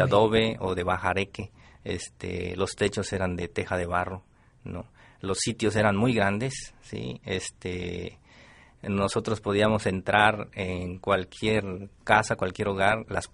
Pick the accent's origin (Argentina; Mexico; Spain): Mexico; Plan de Ayala, Chiapas; yo soy originario de un ejido que se llama Plan de Ayala. Es municipio de acá de Tuxtla Gutiérrez. Está rumbo al municipio de Riozábal, en la orilla de la ciudad.